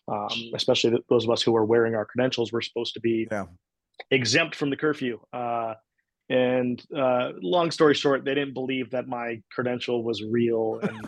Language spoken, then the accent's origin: English; Pennsylvania, United States; now in Chester County, United States; I mean, I grew up lived in Delco until I was 12, and then we moved to Chester County. So I've been here my whole life.